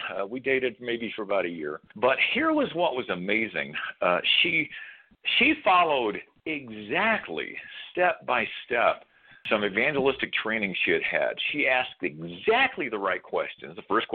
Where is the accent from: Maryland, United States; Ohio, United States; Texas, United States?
Texas, United States; how did I, born and raised in Texas, churches on every corner there, and me going to church, how did I miss out on knowing the gospel?